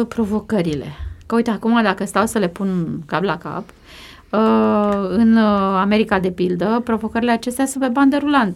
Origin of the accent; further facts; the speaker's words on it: Romania; Adică noi suntem români, suntem ok, nu?